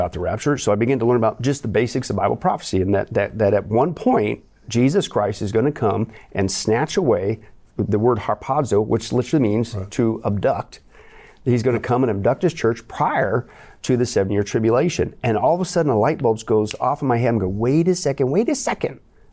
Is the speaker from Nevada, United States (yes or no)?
yes; Las Vegas, Nevada, United States; I always liken to it like a, you know, I'm from Vegas, it's like a buffet, right?